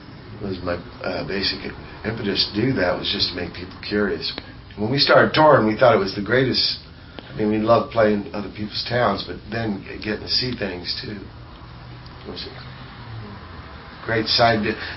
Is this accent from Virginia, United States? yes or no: yes; Virginia, United States; I was from Virginia at first. But this was closer to Vietnam. So I ended here. I'm going to get to see Virginia.